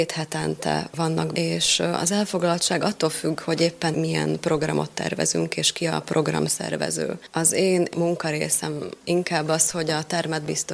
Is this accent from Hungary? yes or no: no; Slovakia; now in Brno, Czechia; Szlovákiából, Alföldről származom, olyan helyről, ahol nincsen erdő, folyó, tó